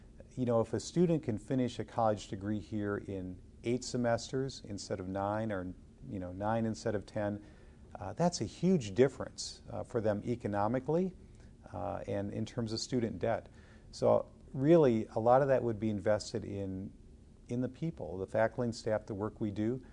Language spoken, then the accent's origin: English; Wisconsin, United States; I grew up in Wisconsin. Neither of my parents finished high school. So I'm a first-generation college student.